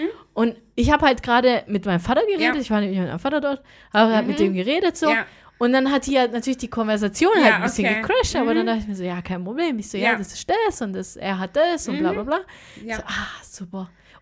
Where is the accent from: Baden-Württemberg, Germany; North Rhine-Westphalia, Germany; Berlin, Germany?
Baden-Württemberg, Germany; Stuttgart; wir kommen ursprünglich aus Italien, aber wir leben schon ganzes Leben